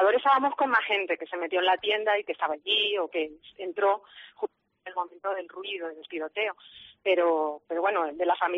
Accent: Las Palmas, Canary Islands, Spain; now in Kenya; De Las Palmas.

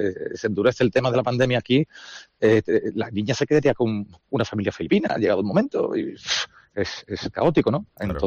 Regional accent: Spain; now in Philippines; somos muchos españoles todavía los que estamos repartidos por las islas filipinas

